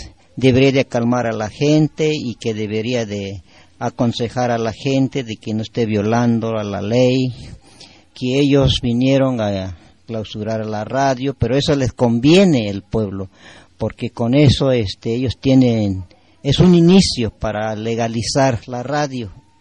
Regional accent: Mexico; nosotros sabemos que somos indígenas, no venimos de Europa, no venimos de Asia, de ningún otro continente, somos de aquí y somos mexicanos.

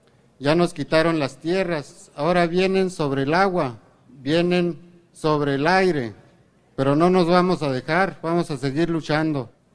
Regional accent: Mexico; Todos los que estamos aquí, los que somos de México, nos acordaremos de los acuerdos de San Andrés

